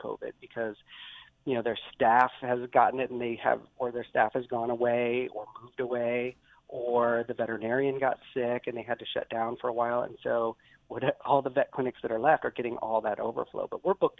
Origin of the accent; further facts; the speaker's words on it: Sigourney, Iowa, United States; A little bitty town called Sigourney, Iowa.